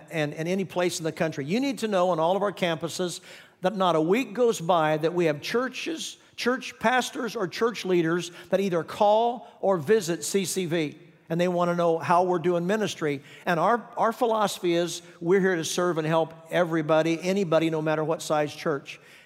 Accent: Kansas, United States; now in Phoenix, United States; When I grew up in the Midwest in Kansas, often the kids would go from mission trips from Indiana and Ohio and Kansas, the Midwest.

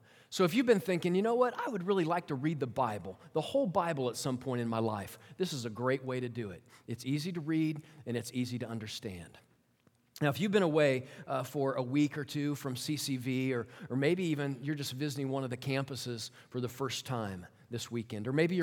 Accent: California, United States; I'm a pastor from Southern California

